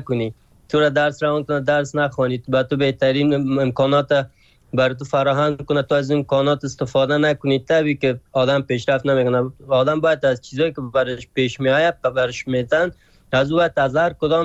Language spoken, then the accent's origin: Persian; Afghanistan; moved away; تازه چند وقت میشه از ترکیه آمدم این طرف، از افغانستان مدت 6 سال میشه بر آمدیم.